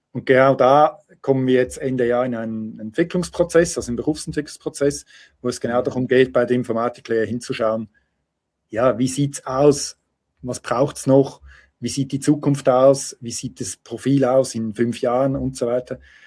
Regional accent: Switzerland; Also bei uns in der Schweiz ist es systemisch gewünscht, weil das Gesetz schreibt vor, dass alle 5 Jahre überprüft werden muss

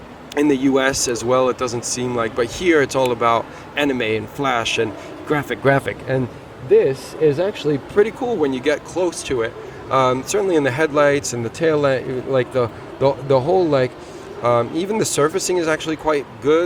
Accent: United States; but I grew up in the States.

